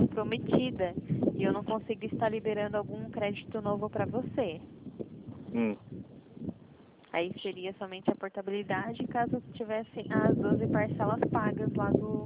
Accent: Americana, São Paulo, Brazil; Eu sou de Americana.

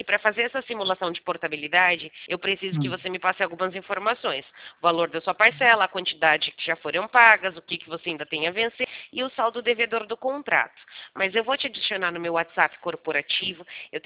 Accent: São Paulo, Brazil; Eu não sou daí, eu sou de São Paulo, né?

